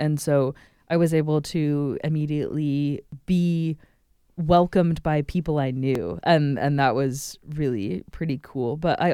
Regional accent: Portland, Oregon, United States; now in Alaska, United States; I grew up mostly in Portland, and it's pretty rainy, very little snow, and it's really dark compared to Western Alaska, which I didn't realize until I moved in the winter to Western Alaska.

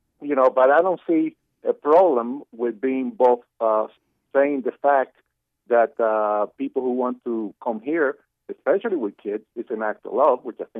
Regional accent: Cuba; now in United States; I'm from Cuba, so we have a special situation because it's My family came here for freedom exclusively.

